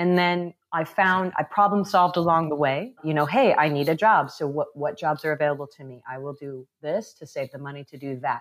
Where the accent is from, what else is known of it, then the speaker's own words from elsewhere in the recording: Missouri, United States; As I said, growing up in Missouri, you don't really get to experience that a lot.